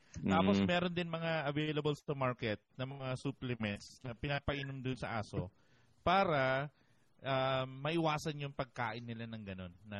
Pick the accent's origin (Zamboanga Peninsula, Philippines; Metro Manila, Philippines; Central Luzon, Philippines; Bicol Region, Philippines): Central Luzon, Philippines; Tarlac; Kasi lumaki ako sa Tarlac.